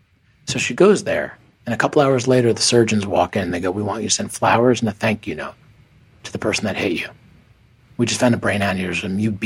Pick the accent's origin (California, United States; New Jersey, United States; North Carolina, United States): New Jersey, United States; Parsippany; I'm giving a speech in my hometown of Parsippany, New Jersey. I know everybody in the room.